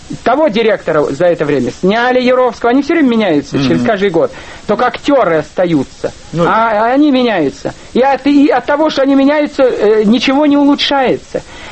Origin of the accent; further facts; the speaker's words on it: Russia; Но я-то русский, я не еврей.